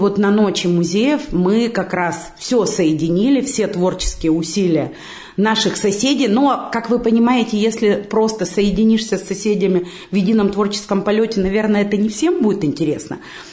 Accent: Krasnodar Krai, Russia; я родилась и выросла на Кубани

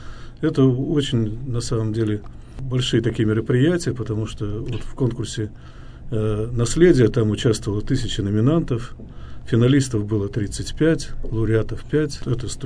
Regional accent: Rzhev, Tver Oblast, Russia; born there; also born or lived in Torzhok; А я родился в Ржеве и долго жил в Торжке.

